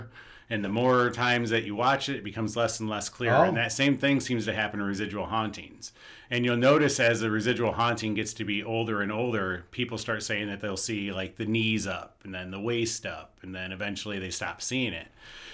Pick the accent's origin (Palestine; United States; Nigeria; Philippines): United States; Kalamazoo, Michigan; I think that the house I grew up in Kalamazoo, I honestly think we had a portal in the basement.